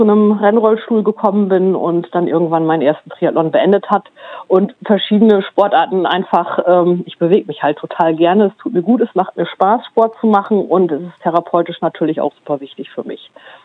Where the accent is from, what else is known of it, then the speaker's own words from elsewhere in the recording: Löningen, Lower Saxony, Germany; ich komme gebürtig aus Löning